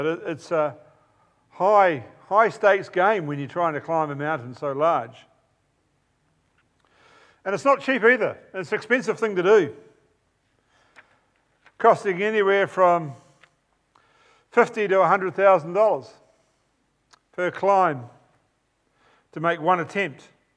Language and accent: English; New Zealand; being an ardent New Zealander, you all know I'm a New Zealander, right?